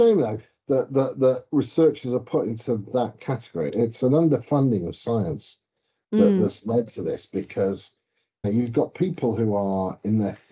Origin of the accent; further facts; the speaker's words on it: England, United Kingdom; And I am proudly English. It doesn't matter how many places I live in or where I go in the world, I am English.